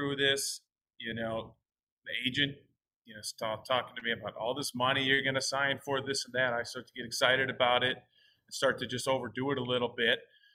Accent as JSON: {"language": "English", "region": "Illinois", "country": "United States", "tie": "born or raised there", "said": "even in at a young age in high school, just being an athlete growing up in Chicagoland."}